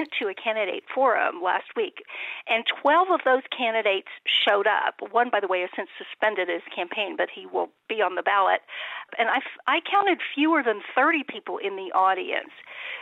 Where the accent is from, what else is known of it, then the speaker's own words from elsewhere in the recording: Texas, United States; I am a Texan.